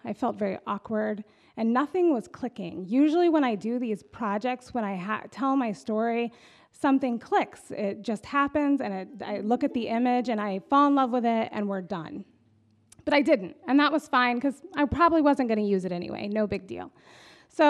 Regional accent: El Paso, Texas, United States; now in Michigan, United States; I'm actually not a Michigan native. I am from Texas, El Paso, Texas, to be exact, which is underneath the Franklin Mountains and about 15 minutes from Juarez, Mexico.

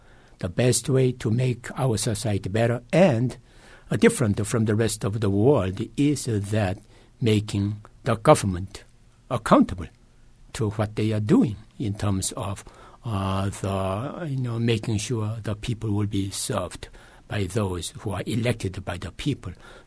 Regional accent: South Korea; English is a second language; moved away as an adult; now in United States; I am originally from South Korea, and I was a student in South Korea in the 1970s.

